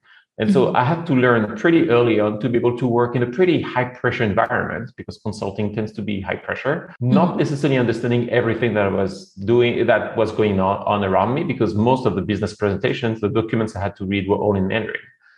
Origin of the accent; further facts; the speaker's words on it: Normandy, France; moved away as an adult; I am originally from France. I left France about 15 years ago, which means that I did all my childhood and college education in France. Grew up pretty simply in the countryside in Normandy, northwest of France.